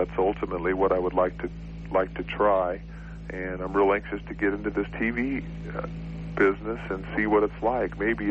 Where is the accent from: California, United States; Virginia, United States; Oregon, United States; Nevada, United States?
Oregon, United States; I grew up in Oregon, being a big Blazer fan, and you know, going to the NBA Finals with them.